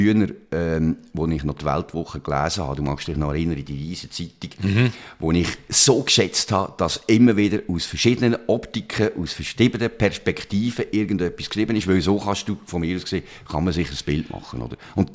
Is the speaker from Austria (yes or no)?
no; Switzerland; als Schweizer Bürger